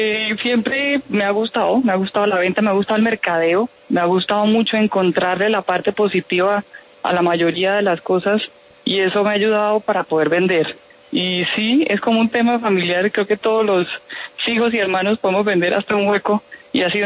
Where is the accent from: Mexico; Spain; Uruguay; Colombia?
Colombia; Santa Marta, Magdalena; born there; Tengo que decir que mi ciudad natal, Santa Marta, tiene una cantidad de destinos turísticos que hoy todavía son desconocidos